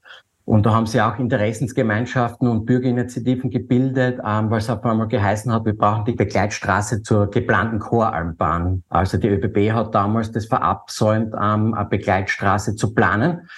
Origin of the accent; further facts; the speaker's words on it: Styria, Austria; Ich bin ja selber zum Teil auf der Freiländeralm aufgewachsen und bei der Oma, die war früher Sennerin.